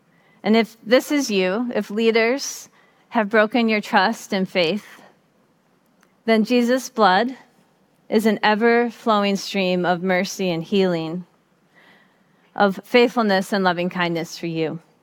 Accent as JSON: {"language": "English", "town": "Detroit", "region": "Michigan", "country": "United States", "said": "I love rap. I'm from Detroit"}